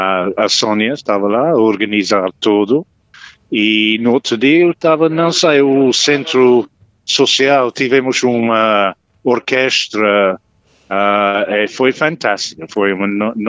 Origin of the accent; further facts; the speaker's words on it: Scotland, United Kingdom; now in Caselas, Portugal; Eu sou escocês.